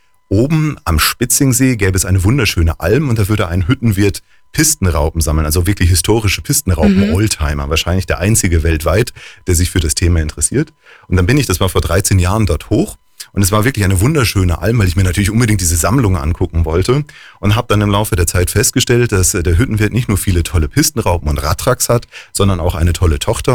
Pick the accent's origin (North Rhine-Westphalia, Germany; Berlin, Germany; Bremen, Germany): North Rhine-Westphalia, Germany; now in Bavaria, Germany; darf ich sogar als waschechter Münsterländer hier an der Stelle sagen, denn wie man sofort an meinem breiten bayerischen Dialekt ja merkt, muss ich gestehen, dass ich auch ein Zugereister bin und komme eigentlich aus dem Münsterland